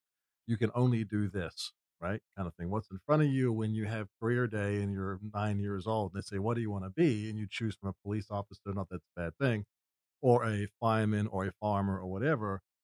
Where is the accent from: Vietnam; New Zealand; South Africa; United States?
New Zealand; I grew up in New Zealand. I've been on my own since I was 15, building businesses, was in entertainment for many years in the music business.